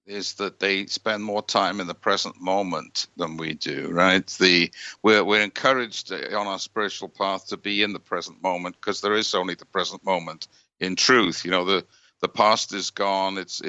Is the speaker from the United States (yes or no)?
no; Wales, United Kingdom; There's one from where I grew up in Wales where the dog was guarding the baby while the king was out.